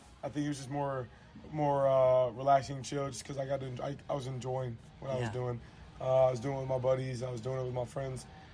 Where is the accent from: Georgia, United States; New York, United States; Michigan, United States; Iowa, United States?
Georgia, United States; Tyrone; I'm from Tyrone, Georgia. It's about 25 minutes south of Atlanta.